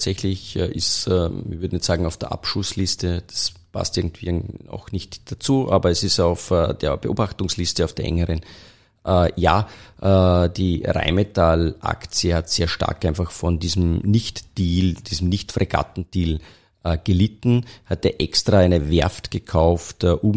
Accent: Upper Austria, Austria; komme ich aus dem Sauwald, also aus dem Passauwald.

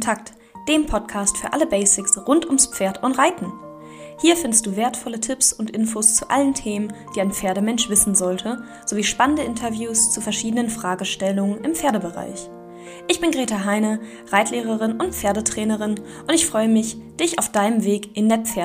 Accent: Schaumburg, Lower Saxony, Germany; Also ich komme nämlich gar nicht aus der Wedemark, ich komme ursprünglich aus Schaumburg und da habe ich jahrelang am Bückeberg gewohnt

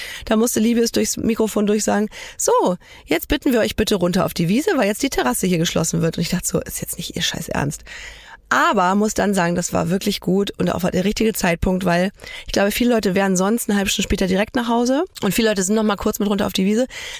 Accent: Germany; wir sind Deutsche, die kein Italienisch können, die aber eine italienische Hochzeit feiern wollen

